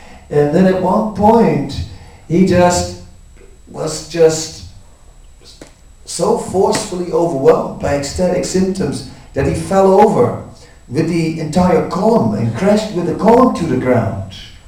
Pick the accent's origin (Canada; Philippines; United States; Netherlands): Netherlands; So see, I'm Dutch and therefore it's different for me.